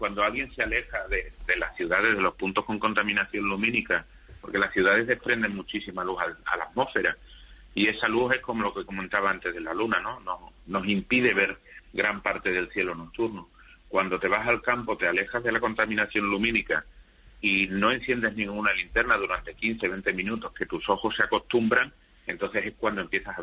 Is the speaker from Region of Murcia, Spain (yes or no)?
no; Extremadura, Spain; Pero como soy extremeño y me gusta Extremadura, amo la tierra extremeña y amo la naturaleza extremeña